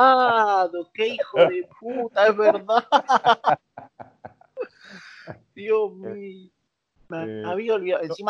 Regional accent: Caseros, Buenos Aires Province, Argentina; No, de realidad de caseros

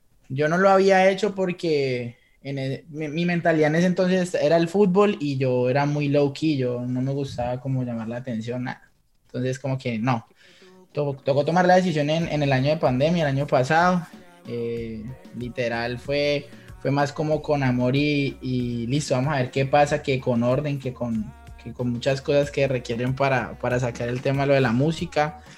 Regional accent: Cali, Valle del Cauca, Colombia; now in United States; Yo soy de Cali.

